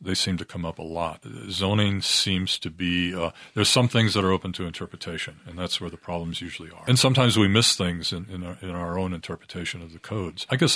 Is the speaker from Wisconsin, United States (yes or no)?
yes; Wisconsin, United States; I'm from Wisconsin, And he was still alive when I was a kid, and so he was it was quite a name in Wisconsin.